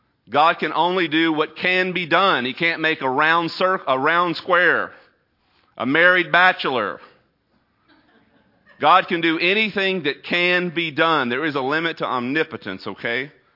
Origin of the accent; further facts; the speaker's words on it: Texas, United States; thorns have not been that big of a deal for me, even though I am from Texas.